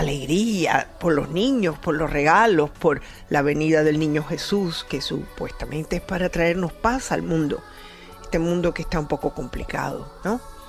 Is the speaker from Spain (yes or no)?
yes; Spain; Para muchos de ustedes esto, eso lo hacen en mi país. Sí.